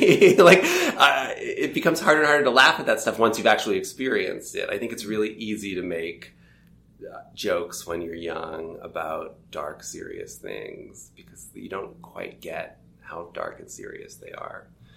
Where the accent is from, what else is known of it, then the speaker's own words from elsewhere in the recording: Toronto, Ontario, Canada; So I grew up in Toronto, and I went to the School of the Arts in high school, and I was a drama major.